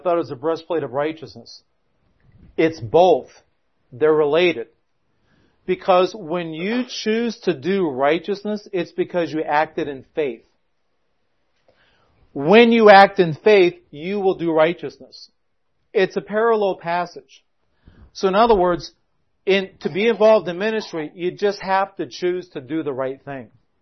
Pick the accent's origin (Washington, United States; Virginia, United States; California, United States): Washington, United States; Well, I'm from Washington State. I had never heard of Franconia Notch